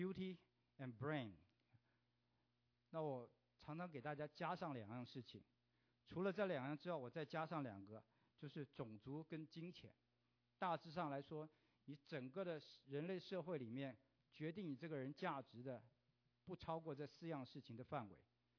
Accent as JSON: {"language": "Chinese", "country": "China", "said": "我们中国人有一句话说啊，工欲善其事，必先利其器。"}